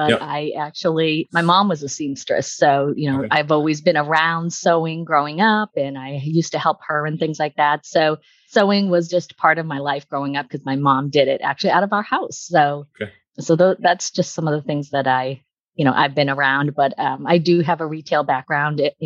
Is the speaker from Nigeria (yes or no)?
no; Hudson, Massachusetts, United States; I'm actually from Hudson, Mass. I own the house I grew up in still.